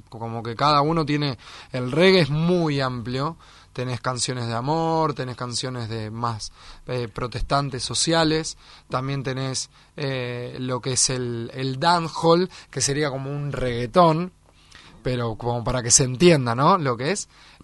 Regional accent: Olavarría, Buenos Aires Province, Argentina; born there; Claro, pero yo que nací en Olavarría no tengo ese gran recuerdo.

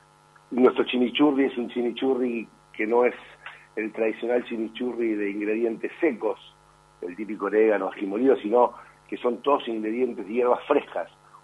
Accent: Hurlingham, Buenos Aires Province, Argentina; now in Buenos Aires, Argentina; yo soy de provincia de Buenos Aires, de Hurlingham, y tenía mi parrilla en casa de mis padres, bueno, y ahora que vivo en Capital

